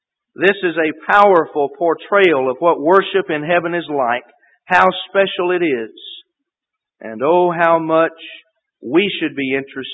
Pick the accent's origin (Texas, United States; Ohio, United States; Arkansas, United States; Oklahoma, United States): Texas, United States; Quinlan; But growing up in Quinlan, many of the people in whose presence I grew knew